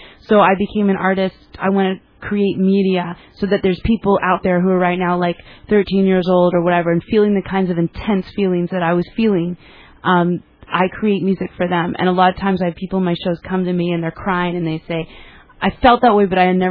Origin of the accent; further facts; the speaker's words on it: Canada; I'm originally from Canada.